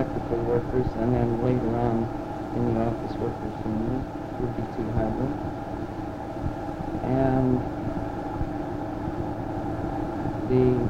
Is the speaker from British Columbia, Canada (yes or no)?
no; Ontario, Canada; born there; I was born in Ontario. And I was married in Ontario and later we came to BC